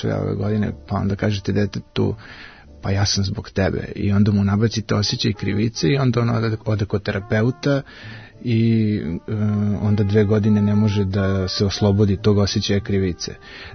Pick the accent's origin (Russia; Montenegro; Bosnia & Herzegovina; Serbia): Serbia; kod nas u Srbiji